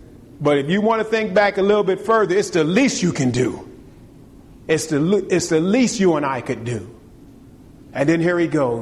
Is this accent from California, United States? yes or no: yes; Los Angeles, California, United States; I remember growing up in Los Angeles in the 80s.